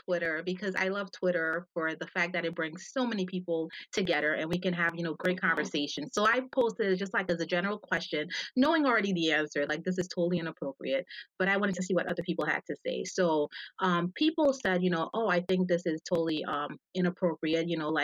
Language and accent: English; United States; I'm a Haitian American. Well, I'm Haitian, but I grew up in America.